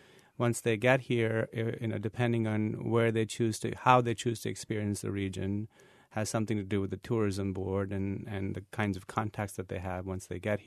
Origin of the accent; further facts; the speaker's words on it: India; now in DeLand, United States; I practiced what I knew growing up in India, where you went to the market every day and you bought produce for just that day.